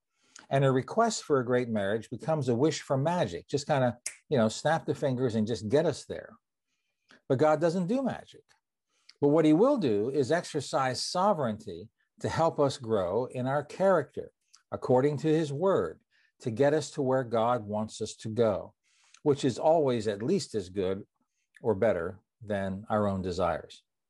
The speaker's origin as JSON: {"language": "English", "town": "Annapolis", "region": "Maryland", "country": "United States", "tie": "born or raised there", "said": "I grew up in Annapolis, just on Weems Creek as a teenager."}